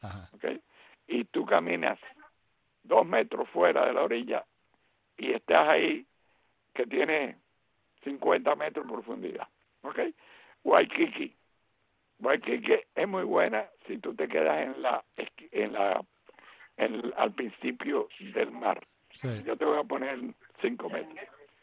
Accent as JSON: {"language": "Spanish", "country": "Cuba", "moved": "yes", "said": "soy más cubano que antes de nacer."}